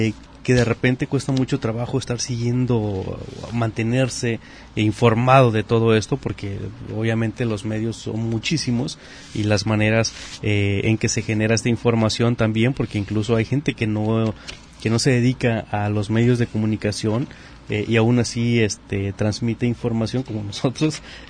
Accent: Bahía de Banderas, Nayarit, Mexico; Y en general los que vivimos en Bahía de Banderas, porque yo soy de Bahía de Banderas, no soy de Puerto Vallarta.

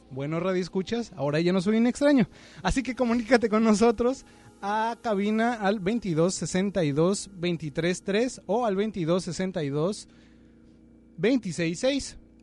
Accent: State of Mexico, Mexico; Soy estudiante del Centro Universitario de la Costa, originario del Estado de México y con estudios en la Ciudad de México.

